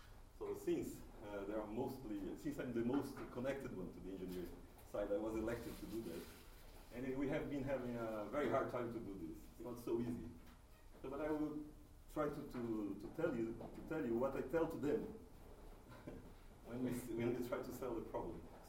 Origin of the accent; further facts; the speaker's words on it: Fortaleza, Ceará, Brazil; English is a second language; I come from Brazil, from the very nose of Brazil. It's a city called Fortaleza in the state of Ceará. It's a very dry place, but very nice.